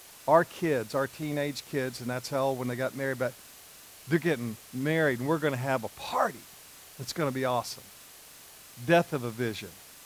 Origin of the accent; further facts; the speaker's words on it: Alabama, United States; I said, dude, I'm from Alabama. I got job security.